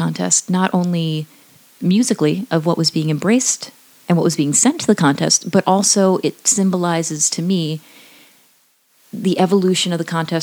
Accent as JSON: {"language": "English", "town": "St. Paul", "region": "Minnesota", "country": "United States", "tie": "born or raised there", "said": "I started attending a university in the United States, McAllister College in my hometown of St. Paul"}